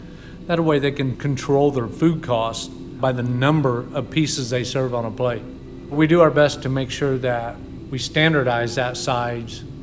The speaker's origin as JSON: {"language": "English", "region": "Indiana", "country": "United States", "tie": "born or raised there", "said": "when I was very young growing up on the Wabash River and trout lining for the flatheads that would come up out of the Mississippi River to spawn in the Wabash."}